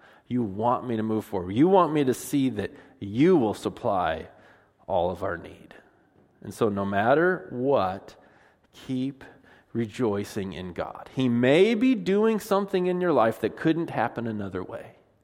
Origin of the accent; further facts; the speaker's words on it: Washington, United States; Now, we're from Washington, so we're like, well, we've been wet before, no big deal.